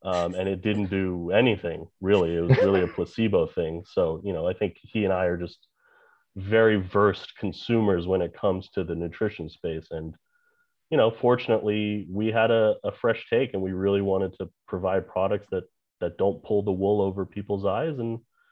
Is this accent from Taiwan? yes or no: yes; Taipei, Taiwan; so we grew up in Taipei, Taiwan, and golf there is huge. You know, so I grew up playing.